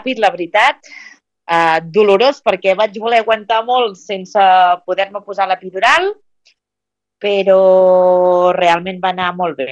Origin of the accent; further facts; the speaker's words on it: La Múnia, Catalonia, Spain; now in Olèrdola, Spain; bueno, jo soc realment de la Múnia, i feia molts anys que vivíem allà